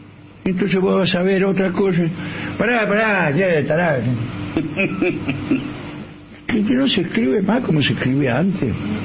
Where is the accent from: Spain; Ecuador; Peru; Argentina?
Argentina; Los argentinos tenemos esta... ¿Cómo somos los argentinos?